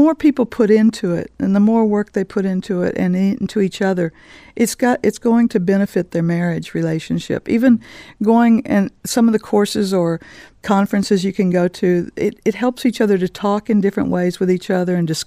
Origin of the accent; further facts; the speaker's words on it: Dallas, Texas, United States; moved away as an adult; now in Swords, Ireland; I'm originally from Dallas, Texas, which everybody always hears in my accent. But I've been in Ireland for 31 years.